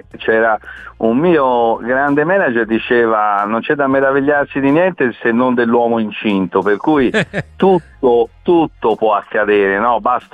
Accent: Florence, Tuscany, Italy; perché io mi augurerei da fiorentino che italiano arrivasse in Champions League e vincesse.

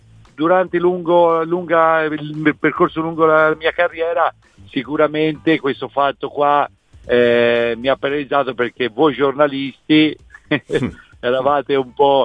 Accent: Monsummano Terme, Tuscany, Italy; now in Milan, Italy; sono residente a Milano, sono nato a Montecatini, ma come voi sapete io sono di Monsummano Terzo.

